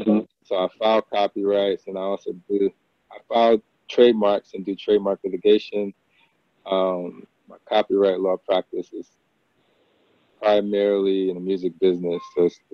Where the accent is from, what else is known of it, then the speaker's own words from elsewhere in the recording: Passaic, New Jersey, United States; I'm originally from Passaic, New Jersey, which is right outside of Newark. 10 miles from Times Square, New York City. Grew up in an inner city environment, public housing, public schools that, you know, were underfunded, under-resourced.